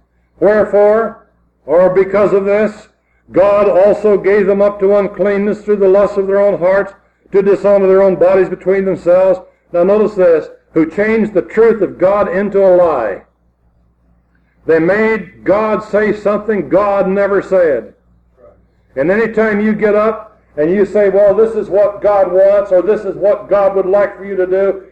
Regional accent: United States; I am an American and I love America

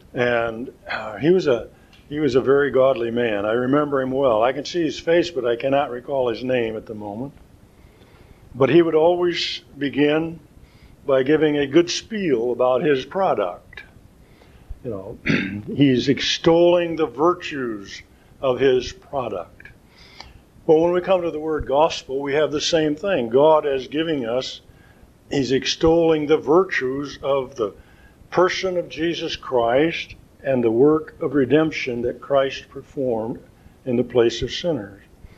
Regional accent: Jonesville, Michigan, United States; See, I'm from Jonesville, Michigan.

